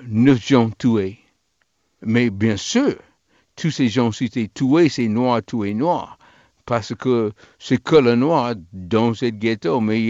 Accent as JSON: {"language": "French", "town": "Chicago", "region": "Illinois", "country": "United States", "tie": "born or raised there", "second_language": "French", "said": "Très souvent, les gens pensent, ah, vous êtes à Harlem, mais non, je suis de Chicago"}